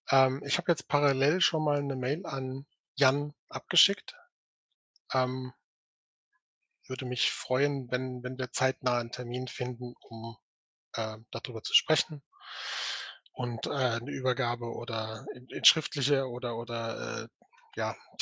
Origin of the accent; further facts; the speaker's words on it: Mainz, Rhineland-Palatinate, Germany; Auch als stolzer Mainzer habe ich bisher nichts erhalten